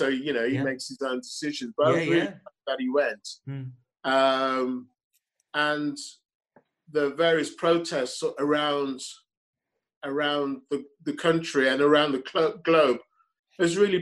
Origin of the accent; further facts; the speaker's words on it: Wolverhampton, West Midlands, United Kingdom; Well, I went to schools that were very multicultural.